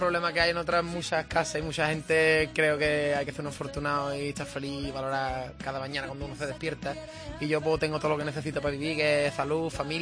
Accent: Cádiz, Andalusia, Spain; Empecé jovencito, yo con 10 años me gustaba mucho la chirigota y el carnaval, como buen gaditano.

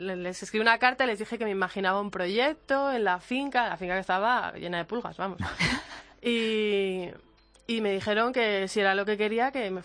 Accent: Galicia, Spain; born there; tengo mis raíces y, bueno, de hecho yo nací en Galicia

